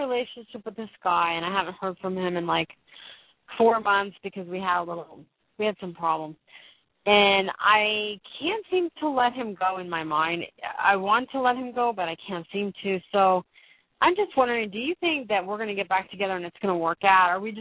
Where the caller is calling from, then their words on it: Florida, United States; I'm calling from Florida.